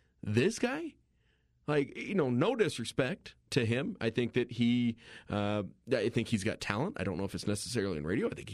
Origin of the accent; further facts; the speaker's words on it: Colorado, United States; I grew up in Northern Colorado. I listened to you guys, right?